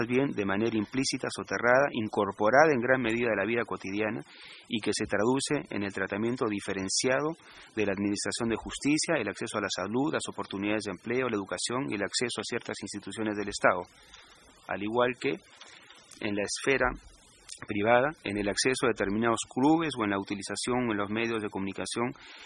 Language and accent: Spanish; Peru; desarrollado históricamente en mi país, constituye el rasgo característico de la peruanidad